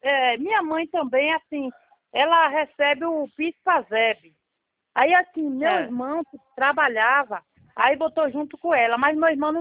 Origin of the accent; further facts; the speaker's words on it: Muritiba, Bahia, Brazil; Eu sou de Muritiba, aqui teve aquela explosão que teve em Muritiba.